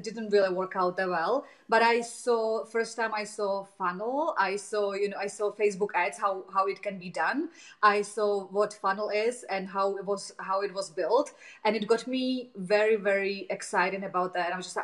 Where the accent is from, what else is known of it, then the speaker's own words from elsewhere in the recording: Czechia; And I'm originally from Czech and I want to go there as often as I can. And all my family is back in there.